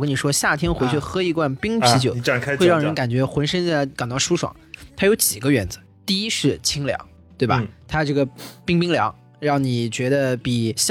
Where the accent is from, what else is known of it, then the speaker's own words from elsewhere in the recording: Nanjing, Jiangsu, China; 作为南京人就不得不说